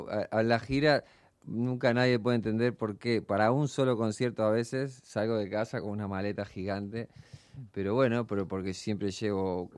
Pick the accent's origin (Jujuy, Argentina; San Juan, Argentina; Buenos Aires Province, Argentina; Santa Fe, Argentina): Santa Fe, Argentina; Rosario; born there; ahí en Rosario, en el Monumento a la Bandera, que es donde yo nací además